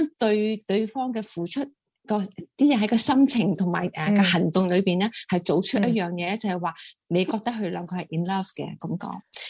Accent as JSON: {"language": "Cantonese", "country": "Hong Kong", "tie": "born or raised there", "lives_now": "United States", "said": "我喺香港长大啦"}